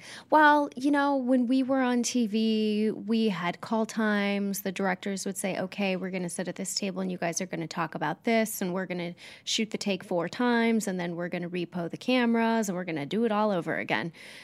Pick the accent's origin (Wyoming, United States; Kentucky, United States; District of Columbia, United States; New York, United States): New York, United States; But I guess I'm a New Yorker, you guys.